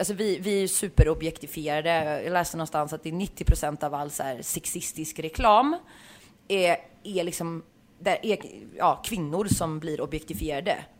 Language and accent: Swedish; Uddevalla, Västra Götaland County, Sweden; och jag är från Uddevalla liksom, jag åker tillbaka dit ganska ofta, det har inte förändrats.